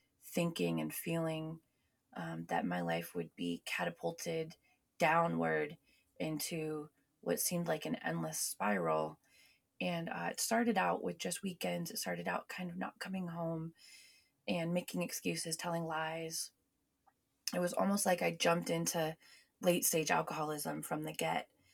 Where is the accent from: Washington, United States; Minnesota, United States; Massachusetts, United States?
Washington, United States; So more background of me, I'm from Washington. I was born and raised in this area, spent most of my life here.